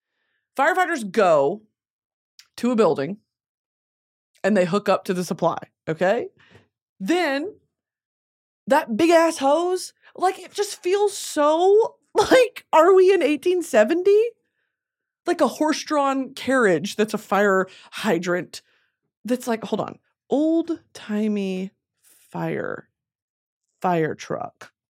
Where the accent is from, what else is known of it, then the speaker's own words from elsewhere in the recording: Texas, United States; I'm from Texas, and I love Texas, but, like, that state's fucked up.